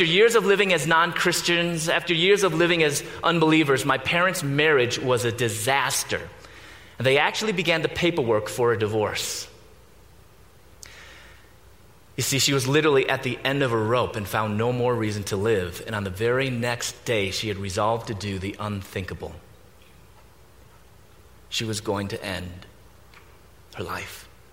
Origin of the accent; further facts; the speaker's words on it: Chicago, Illinois, United States; I was born and raised in Chicago.